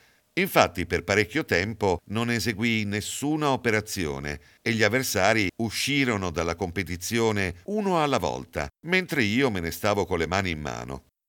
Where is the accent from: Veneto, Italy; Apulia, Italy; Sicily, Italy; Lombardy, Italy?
Veneto, Italy; Cavarzere; molte delle quali a Cavarzere, mia città natale